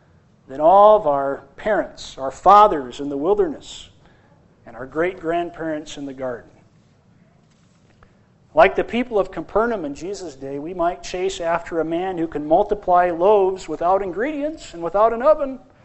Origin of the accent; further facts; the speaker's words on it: Aberdeen, South Dakota, United States; Dear friends, there's a beanstalk in my hometown of Aberdeen, South Dakota.